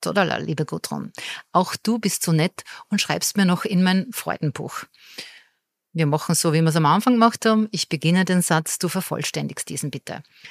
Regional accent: Austria; wie bei uns in Österreich

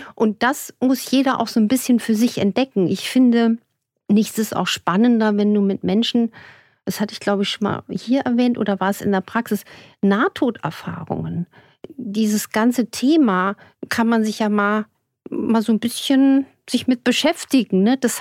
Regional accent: Saarland, Germany; wir kommen ja aus dem Saarland

